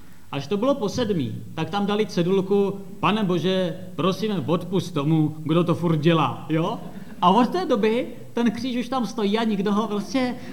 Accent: Soběšice, South Moravian Region, Czechia; Já jsem ze Soběšic a na začátku obce je takový mramorový kříž

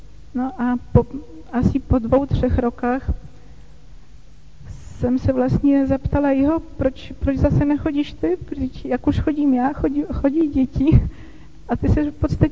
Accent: Poland; Czech is a second language; moved away as an adult; now in Czech Republic; vlastně jste už to určitě poznali, že nejsem Češka. A tak já pocházím z Polska. Tam jsem dostala velice takový silný kořený víry.

